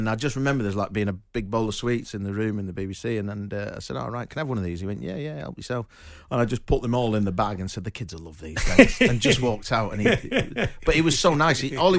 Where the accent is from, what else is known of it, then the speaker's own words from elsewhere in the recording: Manchester, North West England, United Kingdom; I get there, I'm from Manchester, and he gives me the code for the gate.